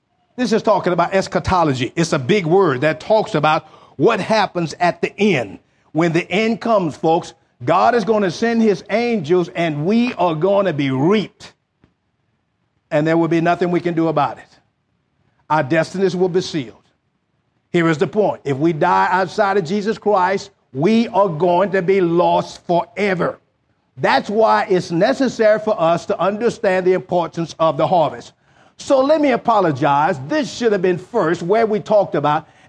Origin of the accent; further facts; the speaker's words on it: the South, United States; I can remember growing up in the South doing Jim Crow.